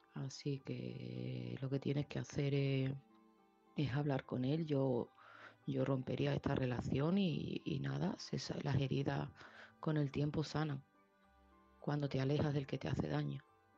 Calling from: Seville, Andalusia, Spain; de Sevilla

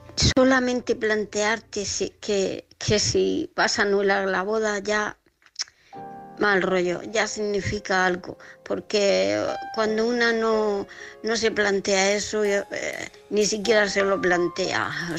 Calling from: Murcia, Region of Murcia, Spain; de Murcia.

